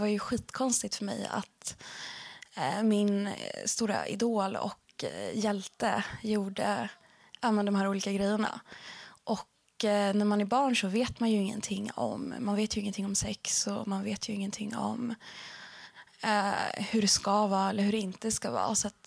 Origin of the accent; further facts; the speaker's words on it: Norrland, Sweden; Jag kommer uppifrån Norrland. Det hörs inte på dialekten, nej. Men det kommer fram ibland om jag är lite så här arg eller engagerad. Kanske har lite spår av den. Men kommer från en liten stad uppe i Norrland. Inte jättehögt upp, men Norrland.